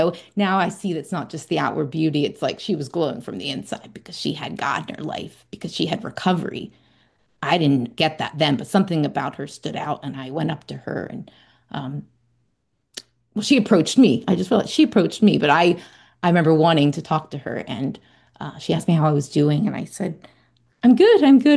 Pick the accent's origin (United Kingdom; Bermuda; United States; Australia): Bermuda; moved away; I come from Bermuda, small island. There's no treatment centers.